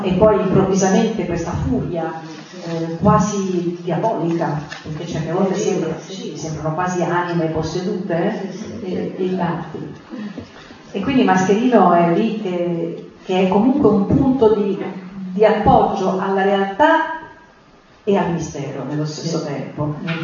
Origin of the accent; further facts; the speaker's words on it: Rome, Lazio, Italy; io che sono romana di Roma